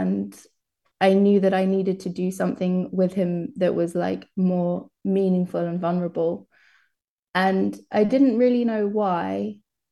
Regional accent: Brighton, South East England, United Kingdom; But because I'm from Brighton, it's okay. But yeah, it's such a specific place. And I think because it's on the coast, seasons there feel very intense.

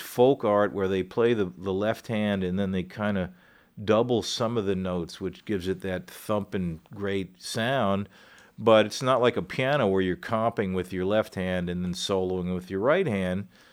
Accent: Virginia, United States; I'm from here and Virginia, but, you know, he considered me a Southerner

